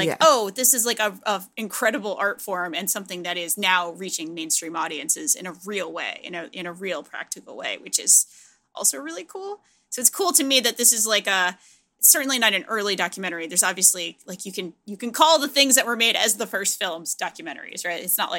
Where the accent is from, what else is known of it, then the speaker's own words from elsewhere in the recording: Providence, Rhode Island, United States; Like where I grew up in Providence, Rhode Island, which is like a very small city, but it's at least a city.